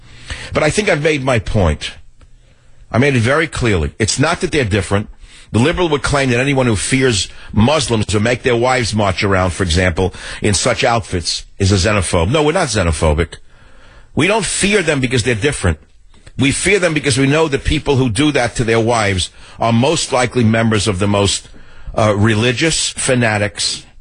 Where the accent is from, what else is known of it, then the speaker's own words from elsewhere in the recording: New York, United States; I grew up in a melting pot. I grew up in New York. I'm an immigrant son. We're a minority family to begin with.